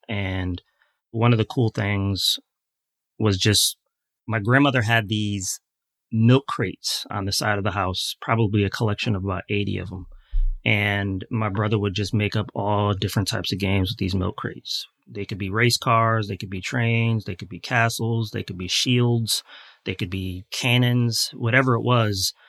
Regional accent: New Haven, Connecticut, United States; So I grew up in New Haven, Connecticut.

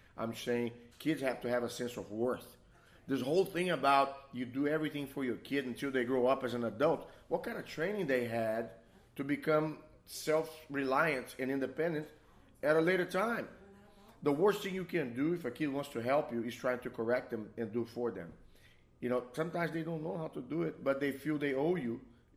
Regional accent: Brazil; moved away; I'm from Brazil.

